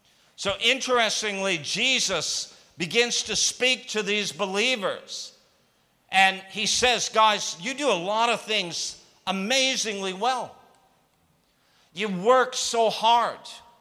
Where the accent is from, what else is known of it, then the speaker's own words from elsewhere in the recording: Toronto, Ontario, Canada; I had done very little travel growing up in Toronto, Canada, and then having family in Detroit in the USA.